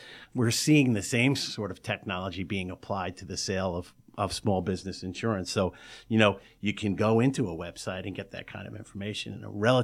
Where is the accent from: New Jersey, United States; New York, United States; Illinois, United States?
New Jersey, United States; I'm exit 18E off the Jersey Turnpike, which is near Leonia, Richfield Park, Palisade Park.